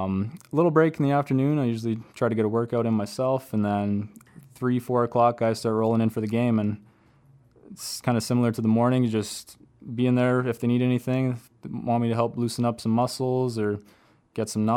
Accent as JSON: {"language": "English", "town": "Yorkton", "region": "Saskatchewan", "country": "Canada", "tie": "born or raised there", "said": "Mount Royal University."}